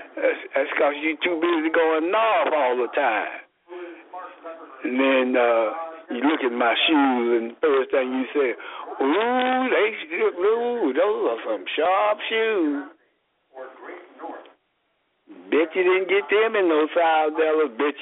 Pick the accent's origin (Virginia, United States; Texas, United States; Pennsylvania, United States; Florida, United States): Texas, United States; Dallas; And I'm from South Dallas. I'm from Bonton.